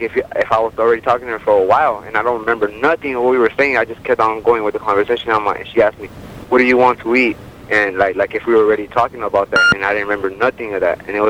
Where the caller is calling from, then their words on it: Avondale, Arizona, United States; I'm calling from Arizona.